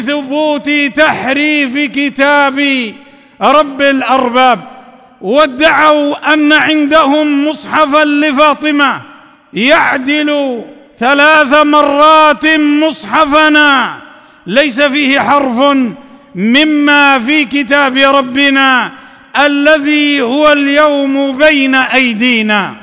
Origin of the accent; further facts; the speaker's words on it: Libya; في بلادنا ليبيا